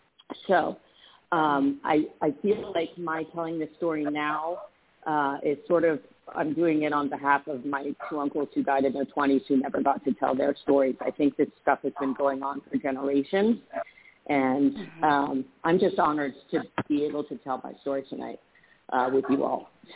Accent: London, United Kingdom; born there; So I was born in 1969 in London, England, to American parents

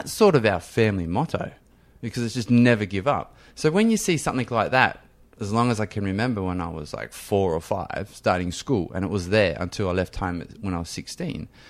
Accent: Bathurst, New South Wales, Australia; most kids growing up in Bathurst played sport, or they went down on the other side of the tracks, you know, so to speak, with just got up to mischief like most kids would. But so I grew up in a very sporty family.

